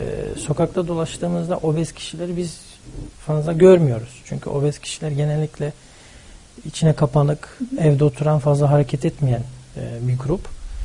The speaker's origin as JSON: {"language": "Turkish", "country": "Belgium", "tie": "born or raised there", "moved": "as an adult", "lives_now": "Istanbul, Turkey", "said": "Birkaç aydır Türkiye'deyim. Evet. Belçik dediğiniz gibi Belçika'da doğdum, evet. Büyüdüm."}